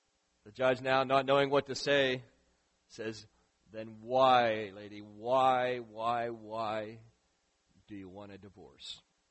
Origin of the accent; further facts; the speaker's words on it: Philipsburg, Pennsylvania, United States; As I say, I grew up in Phillipsburg, the big metropolis of Phillipsburg, so it's always a highlight to be here in First Baptist in Clearfield.